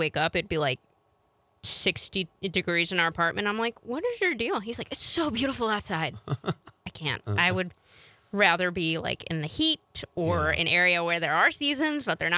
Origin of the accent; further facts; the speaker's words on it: Chicago, Illinois, United States; being born and raised in Chicago, coming up here, winter's never been my forte.